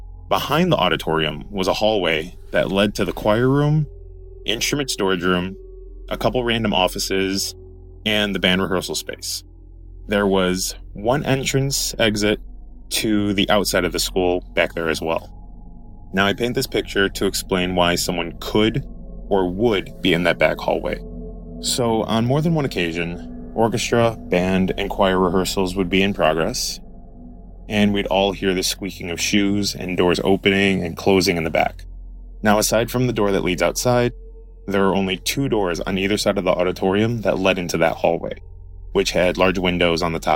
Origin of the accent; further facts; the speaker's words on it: Elgin, Illinois, United States; So my hometown legend is based out of Elgin, Illinois.